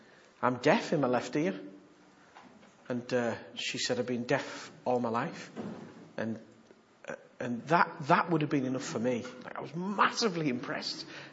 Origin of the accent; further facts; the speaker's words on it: United Kingdom; I couldn't help it. I'm British, you know.